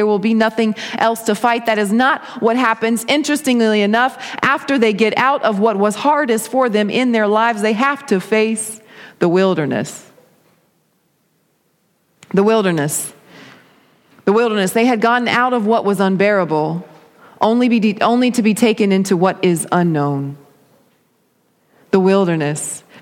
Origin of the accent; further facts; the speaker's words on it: Georgia, United States; Now, y'all, I'm from Georgia. If there's sidewalks in it, it's not woods.